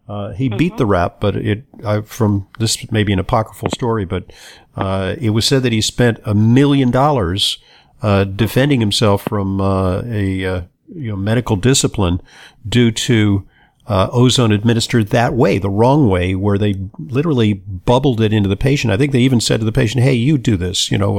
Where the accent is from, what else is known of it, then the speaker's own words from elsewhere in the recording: Los Angeles, California, United States; I mean, if you breathe ozone, I mean, I grew up in Los Angeles.